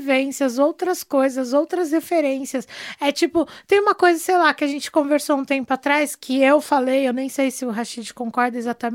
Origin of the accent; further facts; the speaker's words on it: Brazil; a gente tem que pensar que a gente cresceu num Brasil do PT ali, né?